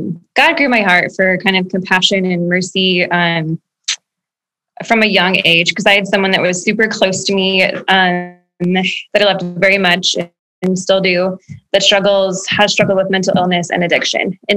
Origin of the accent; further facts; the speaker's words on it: Ames, Iowa, United States; So I grew up in the Ames area, went to Gilbert K through 12. So very, very familiar with Ames, but moved away after high school and came back just 5 years ago.